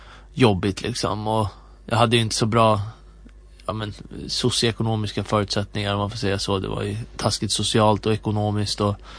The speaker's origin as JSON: {"language": "Swedish", "town": "Jordbro", "region": "Stockholm County", "country": "Sweden", "tie": "born or raised there", "also_born_or_lived": "Umeå", "said": "Och sen så flyttade vi ner till Stockholm när jag var 3 år ungefär. Och då bosatte vi oss i ett område som heter Jordbro söder om Stockholm. Och sen så flyttade vi runt lite grann. Men Skogås kan man väl säga är området som jag spenderade grundskoletiden i."}